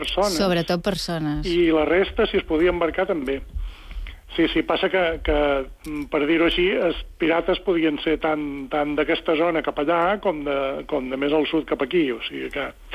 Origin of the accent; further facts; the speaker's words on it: Santa Eulària des Riu, Balearic Islands, Spain; Sí, bé, jo som de Santa Eulària, som de fora vila, diguem.